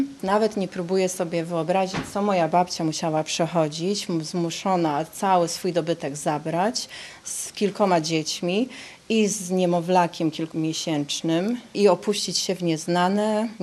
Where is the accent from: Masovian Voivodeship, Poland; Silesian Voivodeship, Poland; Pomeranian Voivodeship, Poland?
Pomeranian Voivodeship, Poland; Gdańsk; born there; Ja i moja starsza siostra urodziłyśmy się w Gdańsku